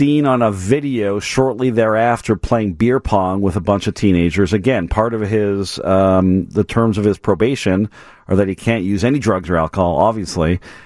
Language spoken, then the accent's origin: English; Canada; accent: French; Oui, I'm a Canadian, so I've got some background there.